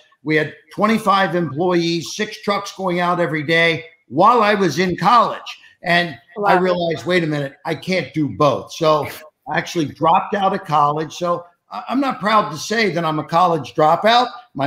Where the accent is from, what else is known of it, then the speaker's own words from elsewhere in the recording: Cincinnati, Ohio, United States; I grew up in Cincinnati, Ohio, which is not a big city. It was, you know, sort of a blue collar area.